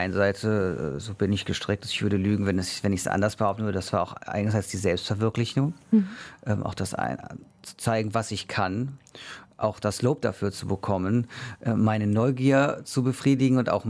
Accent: Düsseldorf, North Rhine-Westphalia, Germany; born there; also alle 3 Kinder sind wir in Düsseldorf geboren. Wir haben direkt einen deutschen Ausweis bekommen. Wir hätten auch einen israelischen Pass haben können.

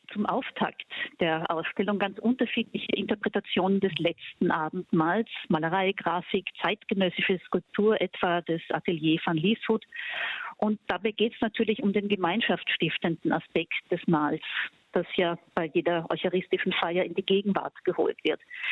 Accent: Austria; Bei uns in Österreich im Arbeitsalltag

